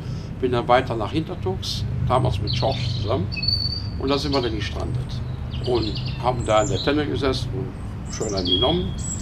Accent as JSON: {"language": "German", "town": "Rommerskirchen", "region": "North Rhine-Westphalia", "country": "Germany", "tie": "born or raised there", "said": "da geboren bin, lebe ich."}